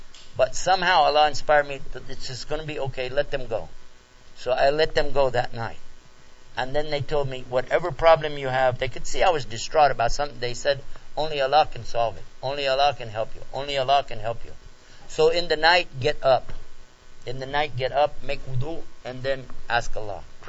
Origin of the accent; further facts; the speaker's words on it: Texas, United States; And I'm a Muslim from Texas, and I don't know Arabic, and I don't know Urdu.